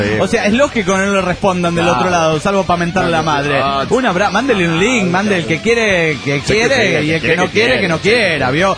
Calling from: Chetumal, Quintana Roo, Mexico; de Chetumal, Quintana Roo, México.

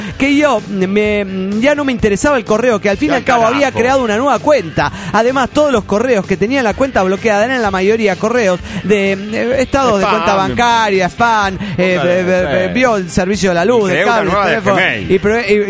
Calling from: Tijuana, Baja California, Mexico; de Tijuana, Chavache, California, México.

